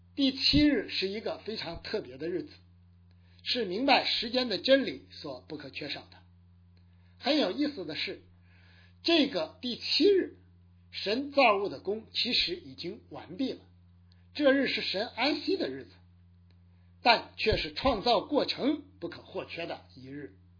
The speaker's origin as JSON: {"language": "Chinese", "country": "China", "said": "今天我们中国人的生活太过忙乱"}